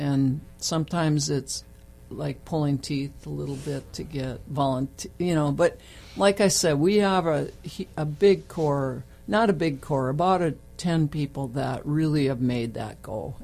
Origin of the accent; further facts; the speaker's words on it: Glenwood, Minnesota, United States; Yeah, I grew up in Glenwood, Minnesota, central Minnesota on Lake Minnewaska. And that, you know, it was a small town.